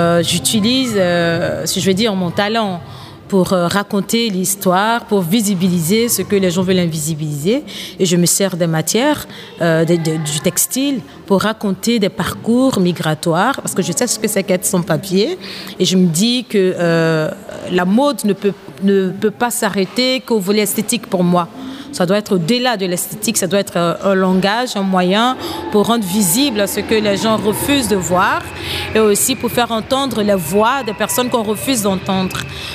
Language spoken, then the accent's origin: French; Côte d’Ivoire; now in Belgium